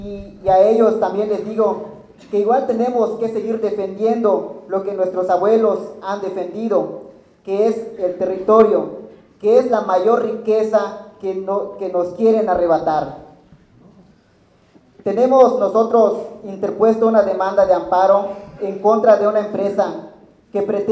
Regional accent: Valladolid, Yucatán, Mexico; Se han hecho consultas a modo de las cuales Valladolid, de donde yo soy, no tuvo intervención porque supuestamente no está involucrado directamente.

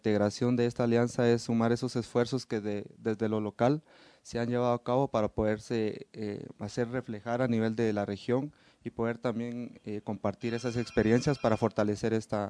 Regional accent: Guatemala; soy de Guatemala

